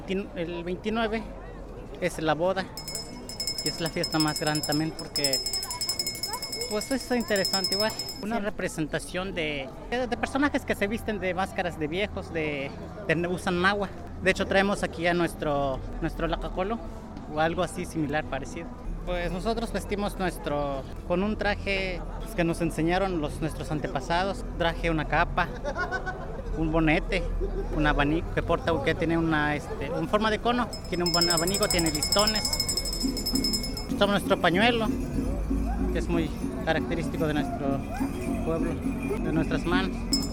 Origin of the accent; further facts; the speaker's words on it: Tepango de Rodríguez, Puebla, Mexico; Nosotros somos del municipio de Tepango de Rodríguez, somos voladores